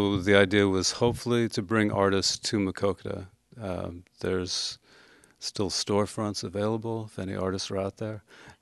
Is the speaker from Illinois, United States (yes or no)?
yes; Springfield, Illinois, United States; From Springfield, Illinois.